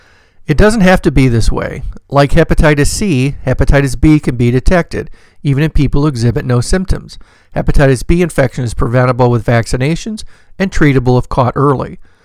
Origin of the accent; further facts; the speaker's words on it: Nigeria; In my home country, Nigeria